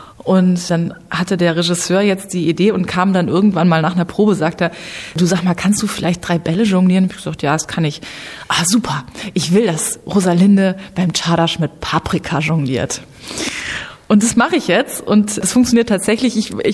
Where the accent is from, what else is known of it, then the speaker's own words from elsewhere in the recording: Ibbenbüren, North Rhine-Westphalia, Germany; ich bin Opernsängerin und bin aufgewachsen in Ibbenbüren. Das ist eine Kleinstadt in Nordrhein-Westfalen. Und inzwischen hat es mich ans Theater Plauen-Zwickau verschlagen.